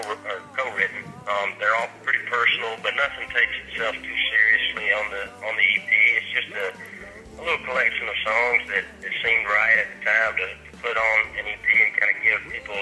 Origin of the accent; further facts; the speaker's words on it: Ellaville, Georgia, United States; He's from Leesburg and I'm from Ellaville, Georgia. They're about an hour and a half from one another.